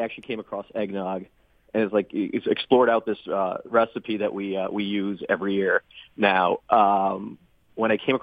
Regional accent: Chicago, Illinois, United States; now in New York, United States; I grew up in Chicago.

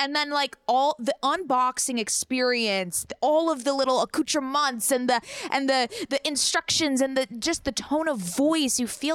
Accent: San Diego, California, United States; So I grew up with Riley in San Diego, and she worked at Glossier

